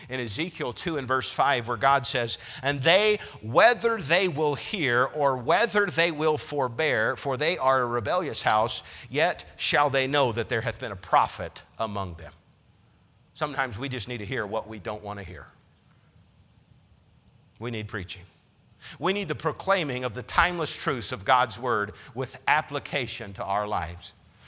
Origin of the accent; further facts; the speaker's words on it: China; I can remember growing up in China, in a church plant in communist China in the early 2000s